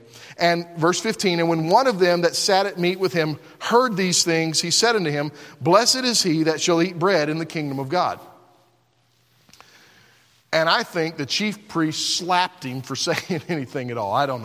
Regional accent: Oregon, United States; you know, we're from Oregon going all the way to Florida.

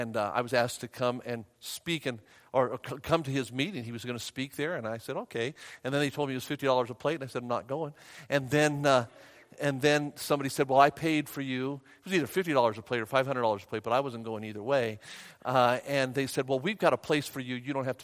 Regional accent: Las Vegas, Nevada, United States; Well, I said, I'm not from around here. I'm from Las Vegas, Nevada. I was in North Carolina at the time.

